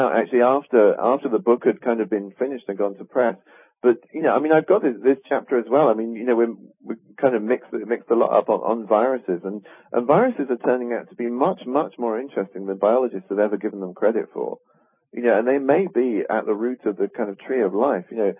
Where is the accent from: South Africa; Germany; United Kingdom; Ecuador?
United Kingdom; England; now in United States; I'm English too, so I'm kind of, you know, not a non-citizen of the U.S.